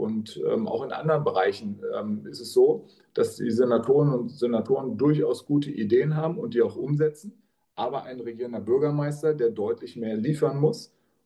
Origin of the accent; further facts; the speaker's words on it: Hanover, Lower Saxony, Germany; born there; now in Berlin, Germany; mein Geburtsort ist Hannover, auch da fühle ich mich sehr wohl. Aber jetzt bin ich wieder in Berlin